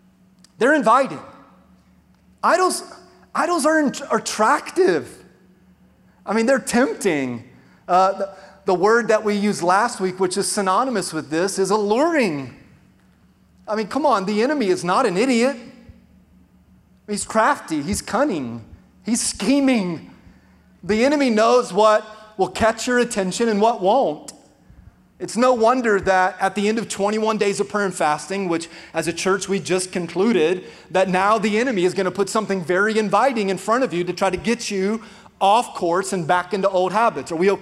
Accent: Florida, United States; Now, thankfully, we grew up in South Florida, so there wasn't a lot of cold winter mornings

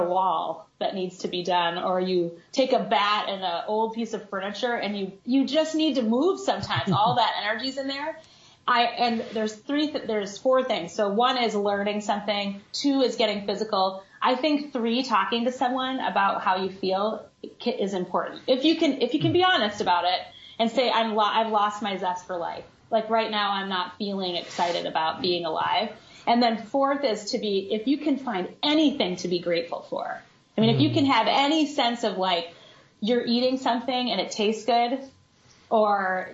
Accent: Des Moines, Iowa, United States; I'm from Des Moines, Iowa. I live in Des Moines, Iowa. So it's the Midwest

